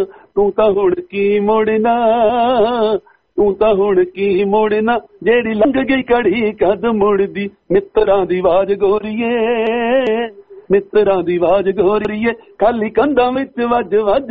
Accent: Punjab, India; ਇਲਾਕਾ ਜੀ ਸਾਡੇ ਪਿੰਡ ਤੋਂ 8-10 ਕਿਲੋਮੀਟਰ ਮਾਲਪੁਰ ਜੀ, ਥਾਣਾ ਸਾਡਾ ਮਾਲਪੁਰ ਪੈਂਦਾ ਜੀ, ਜ਼ਿਲ੍ਹਾ ਹੁਸ਼ਿਆਰਪੁਰ ਤਹਿਸੀਲ ਗੜ ਸ਼ੰਕਰ ਪਿੰਡ ਦੀ ਸਾਡਾ ਇਲਾਕਾ

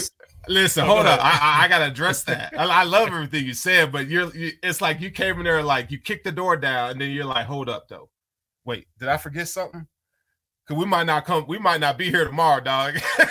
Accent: Chattanooga, Tennessee, United States; Chattanooga, Tennessee.

